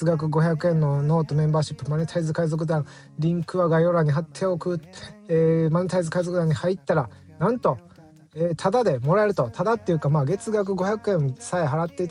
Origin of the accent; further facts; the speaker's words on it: Shiga, Japan; accent: Koto dialect; 滋賀県の、琵琶湖の、東の方ですね。僕は古答地域っていうところの出身なんで、関西弁とはちょっとちゃうんですよね。